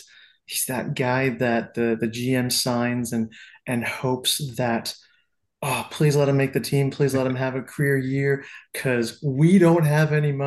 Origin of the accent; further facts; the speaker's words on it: London, Ontario, Canada; I'm from the London area, so he's someone I've seen growing up